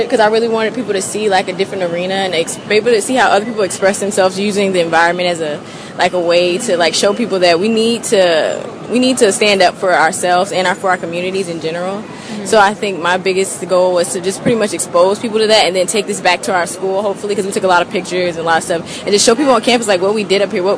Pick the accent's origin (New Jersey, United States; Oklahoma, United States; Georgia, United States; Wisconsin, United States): Georgia, United States; Atlanta; Atlanta, Georgia.